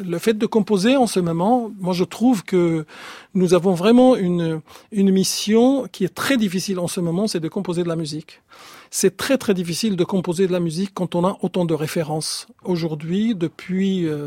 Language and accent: French; Aleppo, Aleppo Governorate, Syria; now in Brest, France; j'ai quitté Alep en 2012 pour aller à Brest pour un concert. Et j'ai pas pu rentrer